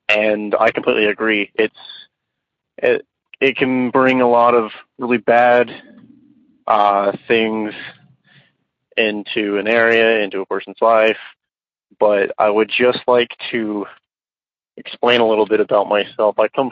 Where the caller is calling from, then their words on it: Utah, United States; Hello, I'm calling in from Utah.